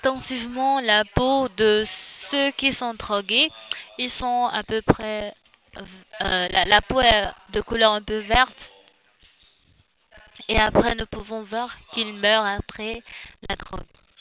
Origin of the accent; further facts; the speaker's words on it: North Gyeongsang, South Korea; French is a second language; Moi, je viens de Gyeongbuk, en Corée, qui est ma ville natale.